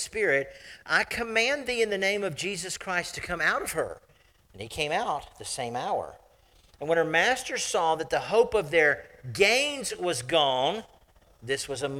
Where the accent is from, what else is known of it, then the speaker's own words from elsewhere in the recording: Lakeland, Florida, United States; My hometown of Lakeland, Florida, runs somewhere between 250,000 to 350,000 people.